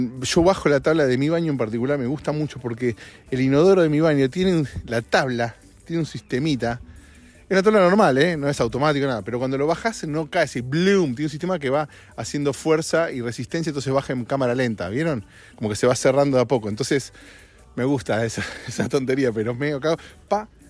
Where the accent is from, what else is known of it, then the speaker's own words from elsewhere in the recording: Argentina; Pero hoy, además, en mi país, revolución, día de revolución, día de revolución de mayo. Es feriado en Argentina hoy.